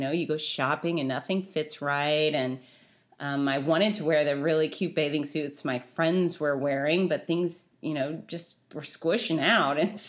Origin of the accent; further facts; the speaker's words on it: Florida, United States; We're from South Florida, and, you know, the fruit in Florida is fantastic to begin with.